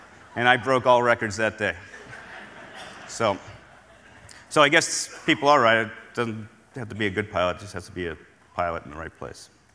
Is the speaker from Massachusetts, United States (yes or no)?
yes; Boston, Massachusetts, United States; But I grew up outside of Logan Airport in Boston, and I watched 747s come in every day and said, you know, I'd really like to do that and escape the confines of Massachusetts.